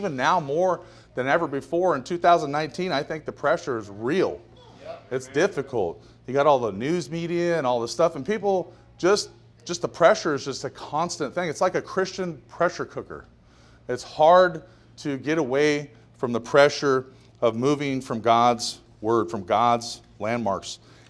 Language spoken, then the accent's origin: English; Portland, Oregon, United States; So I'm from Portland, and so Portland turns out a lot of liberals.